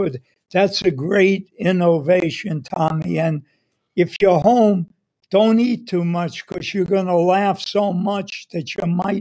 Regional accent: Brooklyn, New York, United States; born there; And, of course, I was born in Brooklyn, saw Jackie Robinson play, went to Ebbets Field, had a tryout with the Brooklyn Dodgers

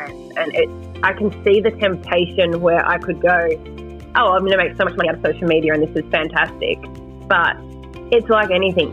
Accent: Victoria, Australia; He's from Sydney and I'm from Victoria.

